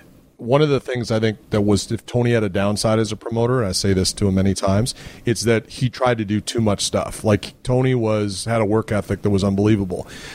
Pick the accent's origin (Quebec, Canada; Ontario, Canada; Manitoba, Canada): Manitoba, Canada; Winnipeg; And I just said, you know, I'm from Winnipeg.